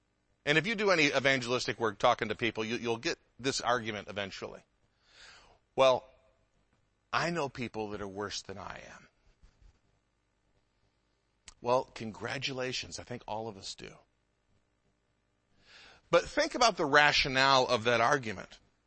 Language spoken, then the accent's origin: English; Detroit, Michigan, United States; I grew up in the Metro Detroit area. We have a large Jewish community in the Metro Detroit area.